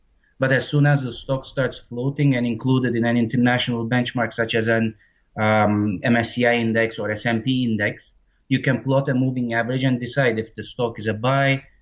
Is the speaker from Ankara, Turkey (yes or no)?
no; Istanbul, Turkey; now in Bulgaria; This was in Turkey, so I'm originally from Turkey.